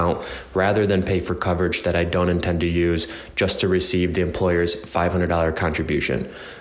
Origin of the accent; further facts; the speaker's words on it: New York, United States; I'm from New York. I'm a 27-year-old Marine Corps veteran